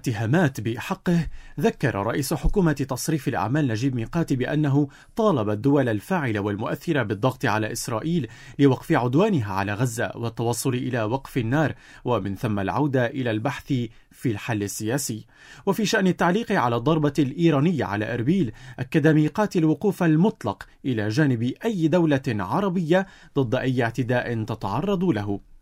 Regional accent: Lebanon; علينا كلبنانيين

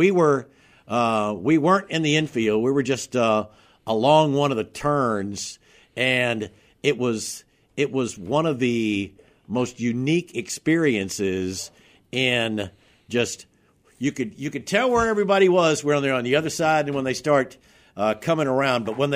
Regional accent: Atmore, Alabama, United States; 15 miles from my hometown in Atmore.

